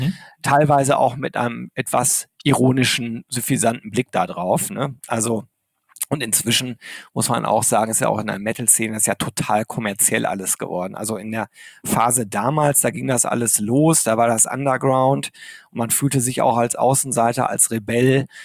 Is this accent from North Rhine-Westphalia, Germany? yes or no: yes; Arnsberg, North Rhine-Westphalia, Germany; Ich bin im Sauerland groß geworden, in Arnsberg. Das ist so eine Kleinstadt. Die Arnsberger würden jetzt sagen, naja, so klein sind wir auch nicht. Also es ist kein Dorf, aber es ist eine Kleinstadt. Und damals, ich bin 69 geboren